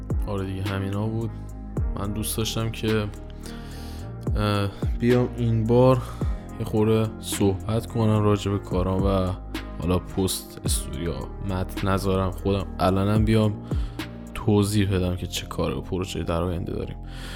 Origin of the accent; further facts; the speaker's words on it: Shiraz, Fars, Iran; moved away as an adult; now in Istanbul, Turkey; متولد 29 شهریور 1378 از شیراز هستم. به دنیا آمدم، الان هم یه چوده یک سال است که از ایران رفتم و دیگه خارج از ایران دارم فعالیتم انجام میدم، استانبول زندگی میکنم.